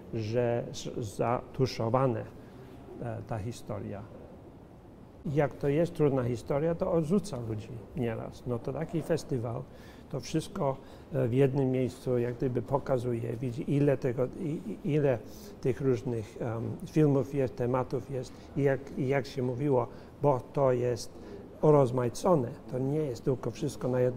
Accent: London, United Kingdom; bo ja jestem urodzony w Londynie, mieszkam całe życie i żyję całe życie w Anglii.

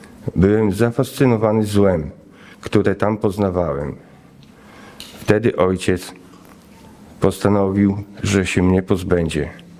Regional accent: Zembrów, Masovian Voivodeship, Poland; born there; Mam 46 lat. Urodziłem się w Zembrowie w pełnej, ale niestabilnej rodzinie.

